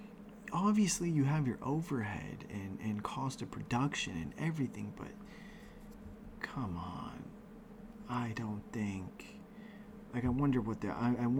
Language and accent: English; Canada; Sorry saying you guys, because I'm from Canada, so I refer to Americans as you guys.